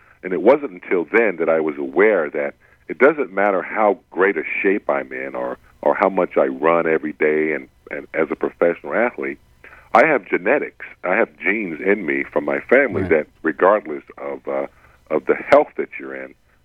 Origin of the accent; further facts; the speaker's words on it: the South, United States; I come from the South where obesity and salt and sugar are really, really prominent.